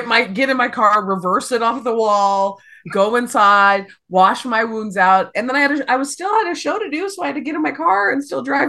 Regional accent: Nevada, United States; And I'm from Nevada. In the desert, we don't have bugs.

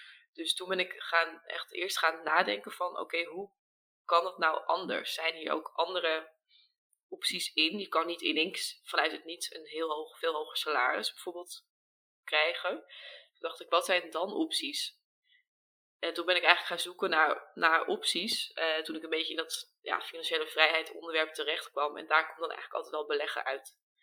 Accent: North Holland, Netherlands; also born or lived in Amsterdam / London, United Kingdom / Spain; Ik kom zelf uit Noord-Holland, een klein dorpje, en toen wist ik altijd al van, hier moeten we weg. Ben ik naar Amsterdam gegaan, tussenjaar gedaan, dus in Londen en Spanje gewoond.

